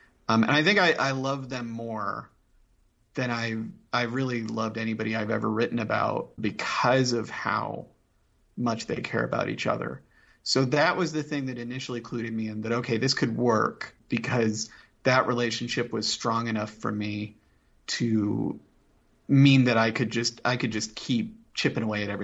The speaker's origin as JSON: {"language": "English", "town": "Indianapolis", "region": "Indiana", "country": "United States", "tie": "born or raised there", "said": "So I grew up in Indianapolis."}